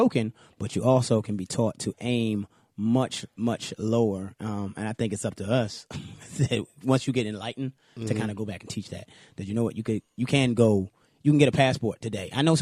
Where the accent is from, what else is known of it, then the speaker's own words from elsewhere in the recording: Richmond, Virginia, United States; well, you know, I'm from Richmond, Virginia. I'm probably going to say that every time I'm on the show.